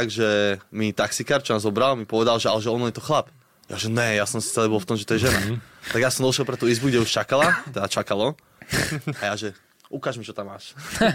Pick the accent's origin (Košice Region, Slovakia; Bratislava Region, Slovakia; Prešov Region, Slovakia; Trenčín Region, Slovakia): Bratislava Region, Slovakia; Bratislava; Som zo Záhorskej Bystrici.